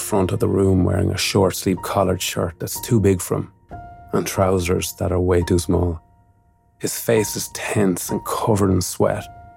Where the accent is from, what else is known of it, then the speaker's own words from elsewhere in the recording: Mullingar, Leinster, Ireland; in my hometown of Mullingar